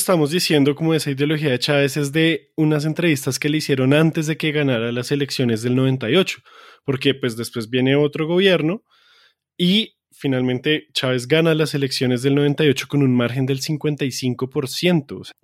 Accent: Colombia; esto que tiene que ver con nosotros como colombianos

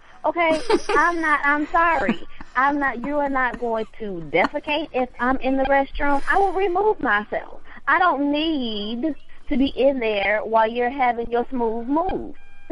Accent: the South, United States; I'm from the South. We got a lot of space.

